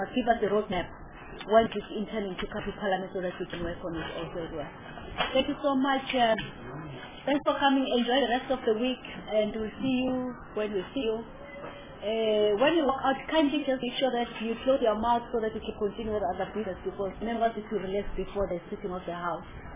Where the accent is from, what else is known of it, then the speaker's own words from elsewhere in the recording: Eastern Cape, South Africa; because I'm from Eastern Cape